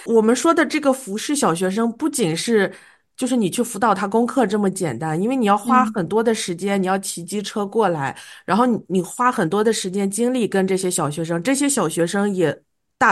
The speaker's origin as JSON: {"language": "Chinese", "region": "Shandong", "country": "China", "tie": "born or raised there", "said": "因为我小时候我是在山东农村长大的嘛，这些对我来说也 OK"}